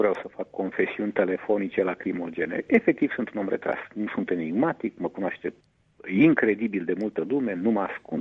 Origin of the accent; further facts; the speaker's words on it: Roman, Neamț County, Romania; În 89 eram în orașul meu natal, în Roman.